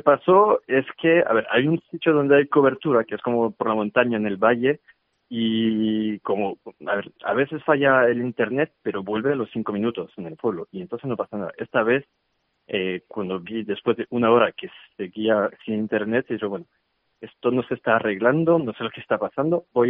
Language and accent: Spanish; Paris, Île-de-France, France; Spanish is a second language; moved away as an adult; now in Madrid, Spain; yo estaba trabajando en Madrid, que justo me vine a trabajar en inicio de 2020, que soy de París. Se nota con el acento, me imagino.